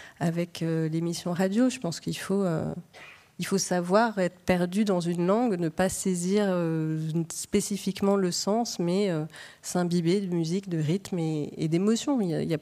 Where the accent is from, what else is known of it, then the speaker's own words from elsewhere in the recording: England, United Kingdom; donc j'ai grandi en Angleterre, une langue dans laquelle j'écrivais pas spécialement